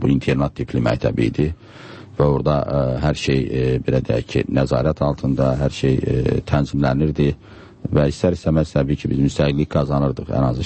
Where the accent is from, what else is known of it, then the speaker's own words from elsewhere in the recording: Guzdak, Fuzuli District, Azerbaijan; born there; Hələ, düzdür. Şadda doğulmuşam.